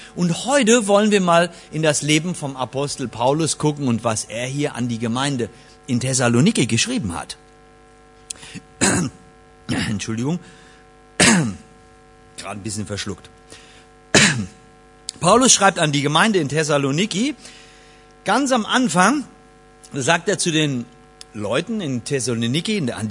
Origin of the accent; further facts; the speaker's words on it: Nassau, Rhineland-Palatinate, Germany; Nun, auf dem Marktplatz da in Nassau-Lahn, wo ich herkomme, da gibt's noch einen Marktplatz.